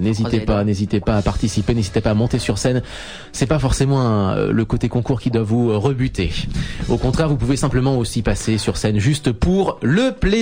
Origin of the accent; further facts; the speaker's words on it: France; c'est celui chez nous en France